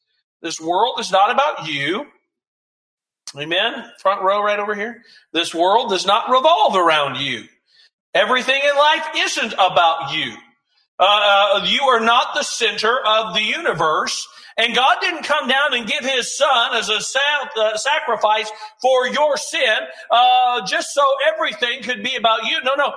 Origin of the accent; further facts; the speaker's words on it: Kansas, United States; I'm from Kansas. I'm not aquatic whatsoever